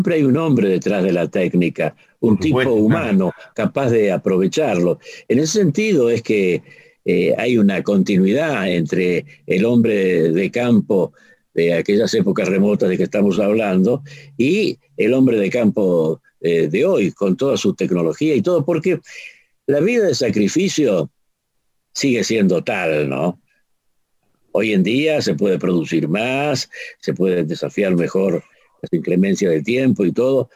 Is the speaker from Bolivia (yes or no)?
no; Argentina; nosotros como argentinos deberíamos estar avergonzados de todo lo que ha sucedido aquí